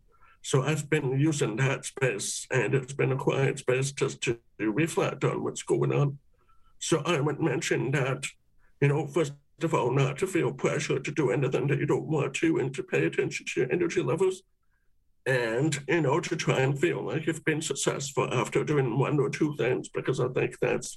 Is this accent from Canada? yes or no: yes; Canada; these productions that everyone else seems to love and appreciate, but they don't quite recognize us being Canadian.